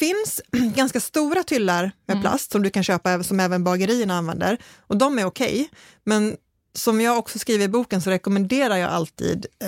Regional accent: Skåne, Sweden; för mig som är skåning

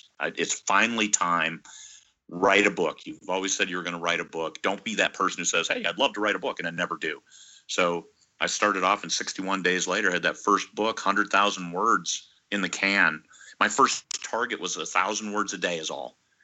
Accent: Iowa, United States; And we lived I was born and raised in Iowa. We were a little ways away from other friends of mine

